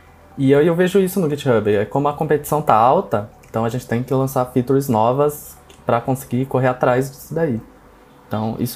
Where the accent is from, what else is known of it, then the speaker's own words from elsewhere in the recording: São Paulo, Brazil; eu sou do interior de São Paulo, mas recentemente me mudei e estou morando em São Paulo, na capital.